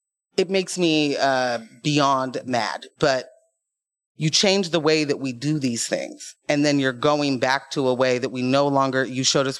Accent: Portland, Oregon, United States; I live in Portland. I am from Portland. My entire life, I have heard that this place is a progressive haven.

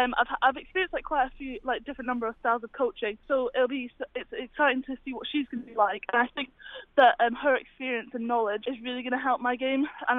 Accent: Scotland, United Kingdom; obviously I'm from Scotland.

